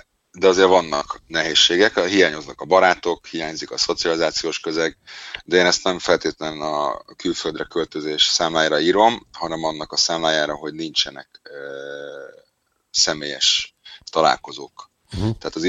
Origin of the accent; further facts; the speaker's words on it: Hungary; itt igenis is nagyon-nagyon pozitív a ennek a megítélése, hogy igen, magyarok vagyunk.